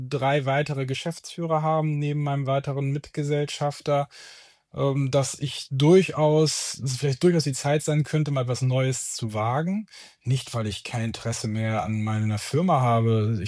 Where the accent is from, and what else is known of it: Schleswig-Holstein, Germany